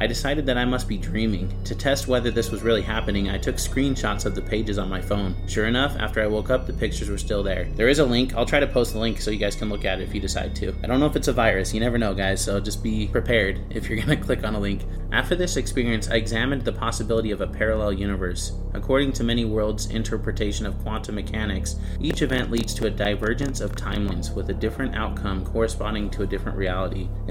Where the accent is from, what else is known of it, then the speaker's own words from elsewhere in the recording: United States; At first, I thought this was discussing the recent end of the war in Afghanistan, as I'm American and our combat troops were withdrawing at the time.